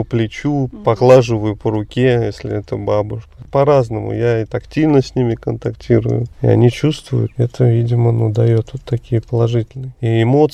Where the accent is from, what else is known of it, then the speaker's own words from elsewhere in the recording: Russia; Я сам из России.